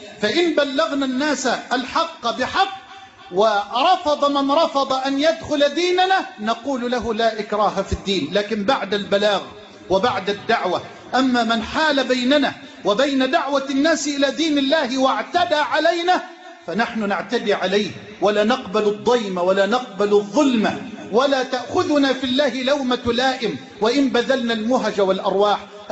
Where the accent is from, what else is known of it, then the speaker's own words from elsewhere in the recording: Egypt; اللهم اجعل بلدنا مصر أمنا أمانا سخاء رخاء